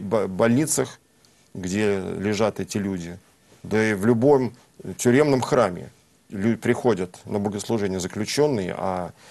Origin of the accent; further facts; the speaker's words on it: Moscow, Russia; Я москвич.